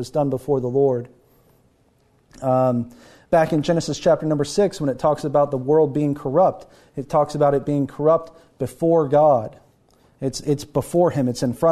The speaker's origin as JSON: {"language": "English", "region": "Kentucky", "country": "United States", "tie": "born or raised there", "lives_now": "Michigan, United States", "said": "We live in Michigan. Most of us think of like deer hunters. I grew up in Kentucky."}